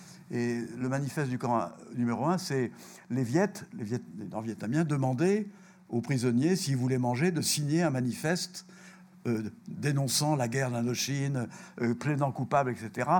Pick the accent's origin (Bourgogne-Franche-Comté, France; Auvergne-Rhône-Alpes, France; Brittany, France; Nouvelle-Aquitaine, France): Nouvelle-Aquitaine, France; Angoulême; quand je suis parti d'Angoulême sur mon scooter pour venir faire mon droit à Bordeaux, C'était à la rentrée 62